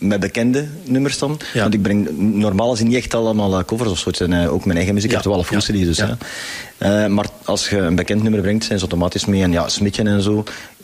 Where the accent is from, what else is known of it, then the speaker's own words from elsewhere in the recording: Aalst, Flanders, Belgium; Allee, bij ons in Oosters zeggen ze, de Giever ertussen, vinden ze het toffer.